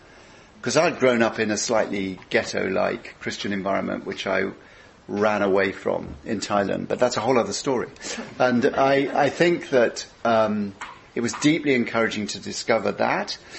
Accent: United Kingdom; I bring tonight, as you can probably guess, the lens of being Brit, so you're going to have to forgive me for a number of things

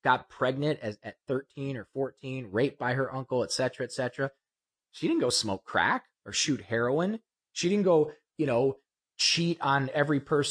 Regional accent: Ohio, United States; now in Malibu, United States; I'm from Ohio.

